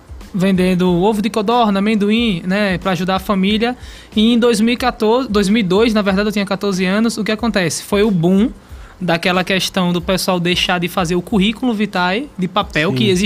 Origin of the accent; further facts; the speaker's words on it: Maceió, Alagoas, Brazil; que eu sou de Maceió, Alagoas, né?